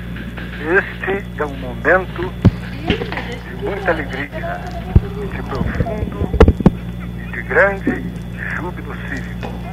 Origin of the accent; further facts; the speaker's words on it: Uberlândia, Minas Gerais, Brazil; congratulações à Uberlândia e ao seu povo e à mocidade da minha terra